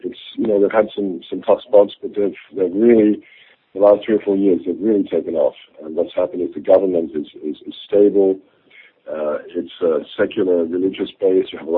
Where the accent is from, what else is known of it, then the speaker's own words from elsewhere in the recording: Australia; now in Hong Kong; I've been in Asia for 20 years. I'm working out of Hong Kong. I'm originally Australian.